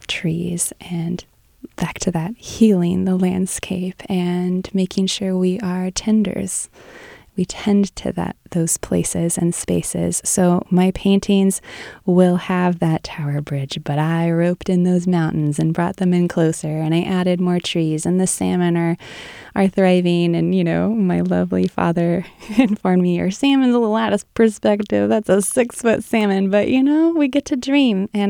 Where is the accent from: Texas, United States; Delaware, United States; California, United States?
California, United States; Pleasant Valley; I grew up in Pleasant Valley, which is a small town in El Dorado County in the Sierra Nevada foothills.